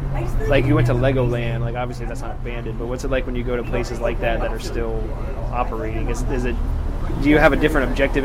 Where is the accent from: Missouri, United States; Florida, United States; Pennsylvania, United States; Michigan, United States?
Florida, United States; West Palm Beach; also born or lived in Ocala; Well, I mean, like, I was born in Ocala. I lived there until I was, like, five. And then I grew up down in West Palm Beach. And then I moved up here for school.